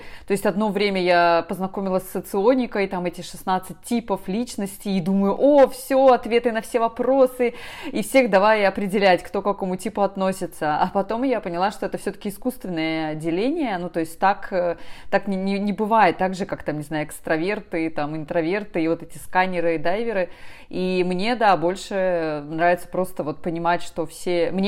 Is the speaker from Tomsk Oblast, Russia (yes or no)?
yes; Tomsk, Tomsk Oblast, Russia; also born or lived in Irkutsk; Я родилась в Сибири, в городе Томске, примерно 35 лет назад. Там я выросла, там я училась, в том числе в университете. И затем, в 2009 году, я, можно сказать, случайно оказалась в Иркутске и прожила там почти 10 лет.